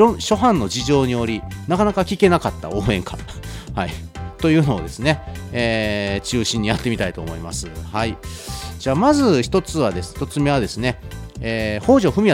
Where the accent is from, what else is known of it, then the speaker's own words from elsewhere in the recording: Sakai, Osaka, Japan; 個人的には同じ堺市出身なので、